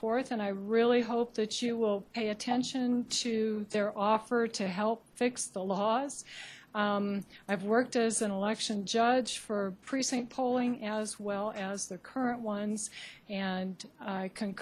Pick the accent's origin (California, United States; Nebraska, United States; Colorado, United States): Colorado, United States; Boulder; I'm from Boulder, Colorado.